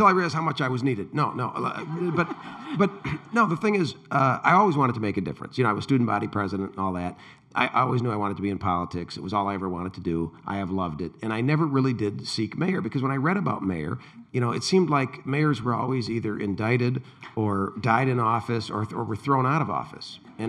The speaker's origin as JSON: {"language": "English", "town": "Pontiac", "region": "Michigan", "country": "United States", "tie": "born or raised there", "said": "But my hometown of Pontiac."}